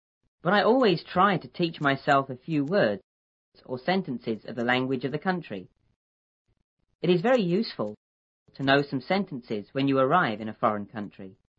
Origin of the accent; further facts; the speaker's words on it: India; moved away as an adult; also born or lived in England / Sichuan; No, I was born in India. I lived there until I was 18. Then I went to study in England.